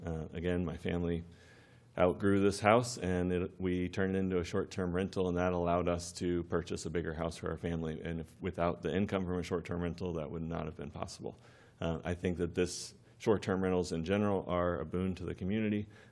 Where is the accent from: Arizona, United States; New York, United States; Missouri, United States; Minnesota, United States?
Missouri, United States; We're both born and raised in Missouri. I've been a member of this community for 15 years.